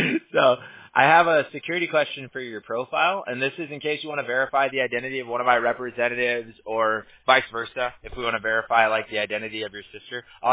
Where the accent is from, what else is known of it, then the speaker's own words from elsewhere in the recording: California, United States; Yeah, well, I grew up in Orange County, so. Yeah, I grew up in Surf City